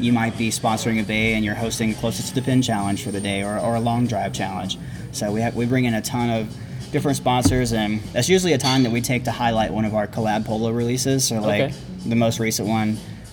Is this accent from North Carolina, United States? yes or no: no; Georgia, United States; And me, I'm originally from Georgia, so I actually used to play golf 60 feet below sea level in Savannah.